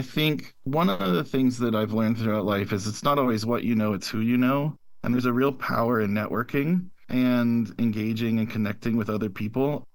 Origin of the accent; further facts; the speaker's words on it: Baltimore, Maryland, United States; also born or lived in South Carolina; now in Houston, United States; No, actually, I grew up in the Baltimore, D.C. area on the East Coast, went to college in South Carolina, lived there for 17 years before transferring here to Houston.